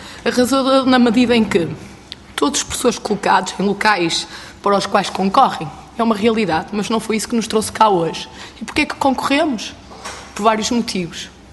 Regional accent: São João da Madeira, Aveiro, Portugal; Sou de São João da Madeira, distrito de Aveiro, e trabalhei, na maioria das vezes, no distrito de Viseu.

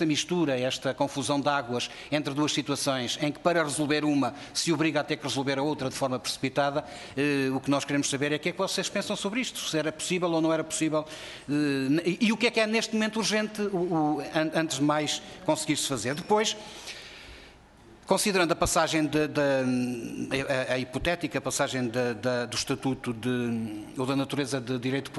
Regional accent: Vila Pouca de Aguiar, Vila Real, Portugal; born there; also born or lived in Peso da Régua; alguém que é da minha terra, Vila Pouca da Guiar, onde eu nasci, e convivemos muitos anos seguidos

